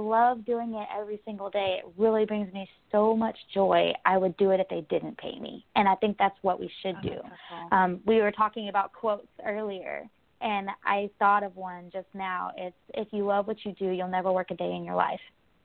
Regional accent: Dallas, Texas, United States; And I'm originally from Dallas, Texas. So if you can't hear that in my accent, you know now.

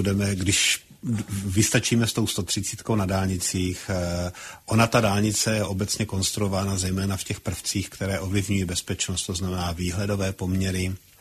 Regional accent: South Moravian Region, Czechia; já jsem z Jižní Moravy, takže znám situaci na cyklostezkách

